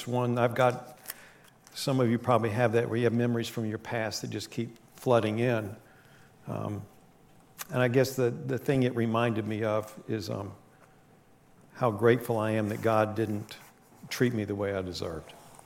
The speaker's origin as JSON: {"language": "English", "region": "West Virginia", "country": "United States", "tie": "born or raised there", "said": "back when I was growing up in West Virginia, me and my buddies used to do that."}